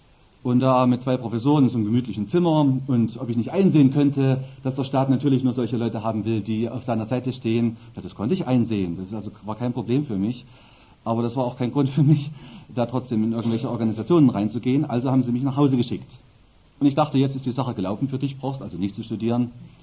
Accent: East Germany, Germany; Ich habe bei uns im Osten zunächst die 10. Klasse gemacht, wollte dann Abitur machen.

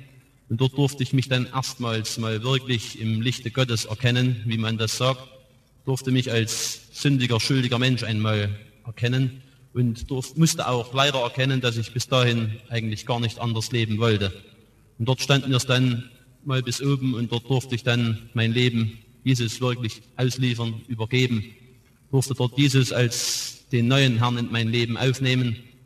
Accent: Schönheide, Saxony, Germany; ich komme aus Schönheide im Erzgebirge

